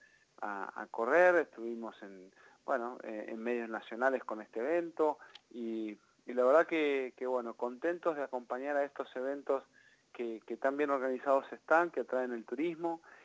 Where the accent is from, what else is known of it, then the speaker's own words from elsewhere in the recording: Necochea, Buenos Aires Province, Argentina; born there; Yo nací en Necochea, sí.